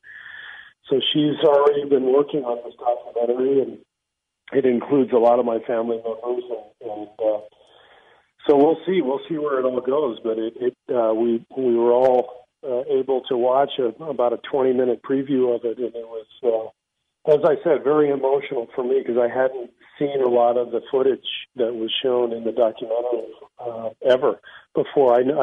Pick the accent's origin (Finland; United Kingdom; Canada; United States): United Kingdom; England; born there; That's why I was born in England myself.